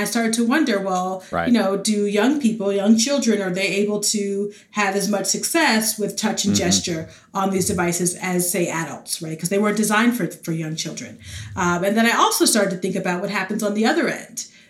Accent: The Bronx, New York, United States; But I grew up in the Bronx, New York.

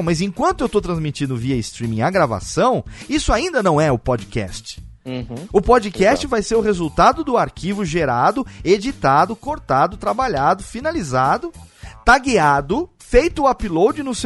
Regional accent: Serra Negra, São Paulo, Brazil; Eu hoje voltei para minha terra natal, depois de 4 anos, uhum. aqui em Serra Negra, aqui no interior de São Paulo.

